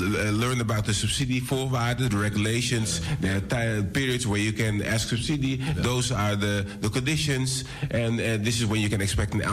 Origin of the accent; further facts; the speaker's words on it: Cape Verde; also born or lived in Netherlands; I'm more than just Dutch. I'm African. I'm from Cape Verde, Portugal.